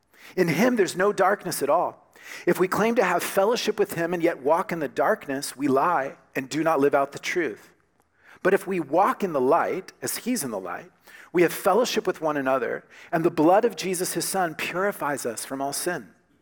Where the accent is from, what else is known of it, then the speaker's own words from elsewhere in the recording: United States; Amazing thing about Canada, as an American, I was looking for a place to pay